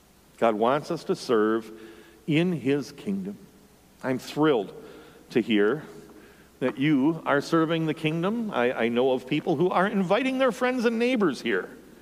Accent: Michigan, United States; I turn on my Lions. Yes, I'm from Michigan.

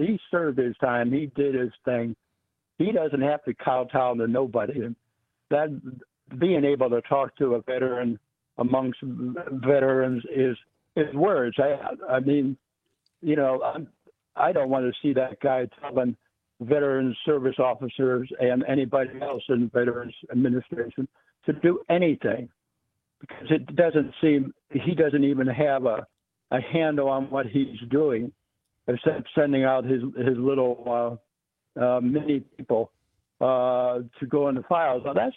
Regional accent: Oshkosh, Wisconsin, United States; I'm from Oshkosh.

